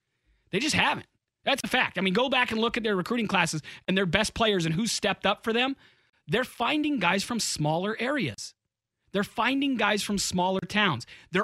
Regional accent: Portland, Oregon, United States; My family grew up in Baker City and Redmond. I grew up in Portland.

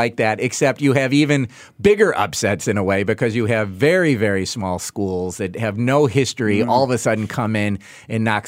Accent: United States; And it's something that, as an American, I'm, you know, frankly very jealous of.

